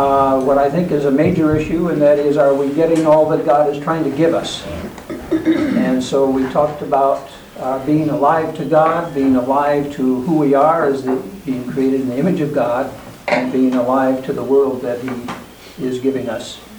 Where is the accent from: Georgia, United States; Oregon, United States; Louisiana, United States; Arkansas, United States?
Oregon, United States; Portland; And I'm from Portland, Oregon, and work half-time as a parish pastor